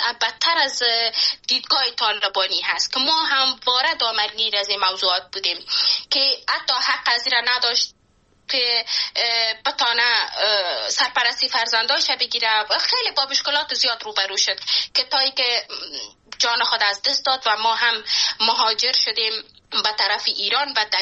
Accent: Panjshir, Afghanistan; born there; نتانستم که به پنجشیر برم و جایی که من زادگاهم است

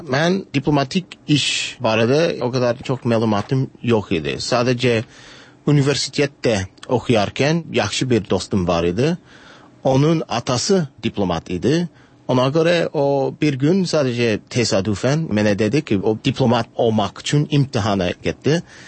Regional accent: New York, United States; born there; Azerbaijani is a second language; New York'da anadan oldum.

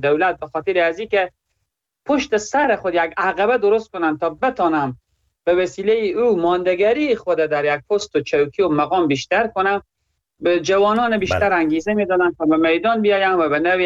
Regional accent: Herat, Afghanistan; از زون غرب از هراتم

